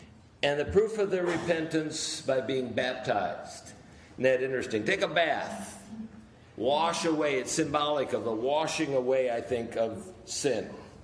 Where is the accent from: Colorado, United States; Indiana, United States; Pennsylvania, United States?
Indiana, United States; I was from Indiana, and she was from South Carolina.